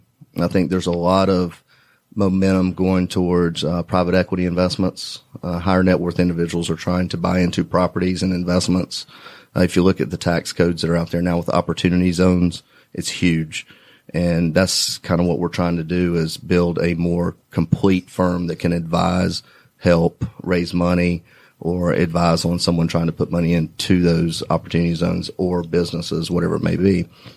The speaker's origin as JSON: {"language": "English", "town": "Hamilton Mill", "region": "Georgia", "country": "United States", "said": "For the most part, I'm from Hamilton Mill, north of Georgia."}